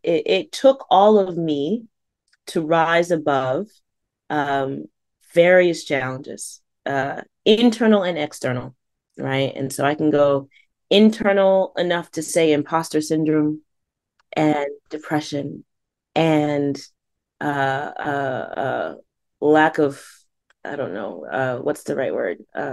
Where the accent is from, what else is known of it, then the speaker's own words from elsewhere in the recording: Stratford, Connecticut, United States; But then also, I grew up in Fairfield County, and I do want to recognize that growing up in Stratford, when I grew up, there was not a string program.